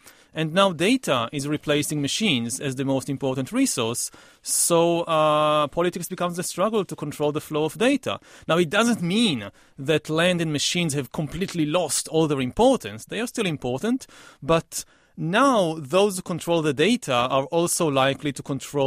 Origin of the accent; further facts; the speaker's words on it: Israel; I come from Israel